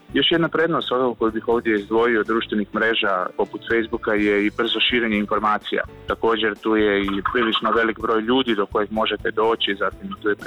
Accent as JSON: {"language": "Croatian", "country": "Croatia", "said": "Kod nas u Hrvatskoj je to početkom ovog mjeseca kao prva organizacija napravila"}